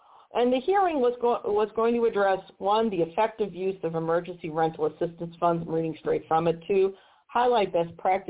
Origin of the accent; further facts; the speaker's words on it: Missouri, United States; In my home state of Missouri, I see people on Facebook also claiming they've submitted all the necessary documents to get this assistance